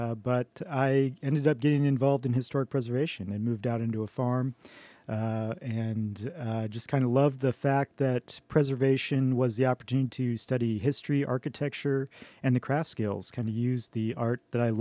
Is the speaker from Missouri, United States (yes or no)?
no; Iowa City, Iowa, United States; And I think growing up in Iowa City, we did have a lot of that art background